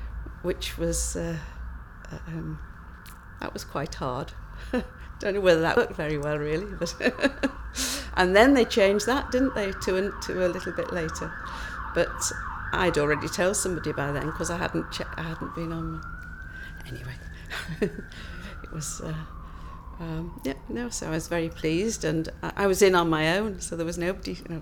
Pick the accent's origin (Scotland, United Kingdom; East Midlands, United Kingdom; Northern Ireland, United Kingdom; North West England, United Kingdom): North West England, United Kingdom; Wirral; I'm 70 and I'm from Wirral in Merseyside.